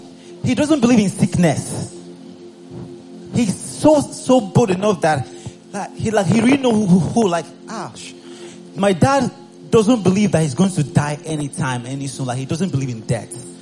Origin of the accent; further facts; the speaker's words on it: Abia, Nigeria; because I'm from Abia State.